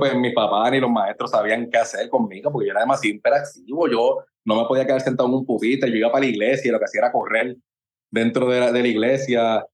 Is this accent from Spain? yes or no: no; Carolina, Puerto Rico; also born or lived in Santurce / Trujillo Alto; Y yo viví primero en Trujillo Alto, y después la mayoría de mi vida, podría decir, fue aquí en Carolina, en Metrópolis.